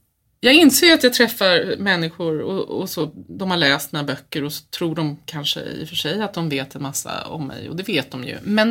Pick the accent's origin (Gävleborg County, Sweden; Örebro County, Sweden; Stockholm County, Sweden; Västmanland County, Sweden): Örebro County, Sweden; Örebro; nu bor jag sedan 2 år tillbaka i lilla Nora i Bergslagen. Och så, jag brukar säga att det är en halv hemvändare, för jag är ju från Örebro.